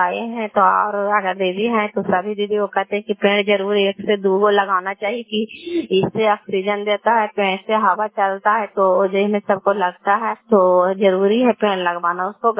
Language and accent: Hindi; Kalyanpur, Bihar, India; देवी घर कल्याणपुर वाली बेलछी पंचायत प्रखंड चांदी जिला लरना का निवासी हूँ।